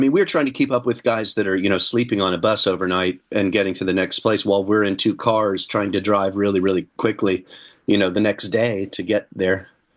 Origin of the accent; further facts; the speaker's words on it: California, United States; So hence, I grew up in California.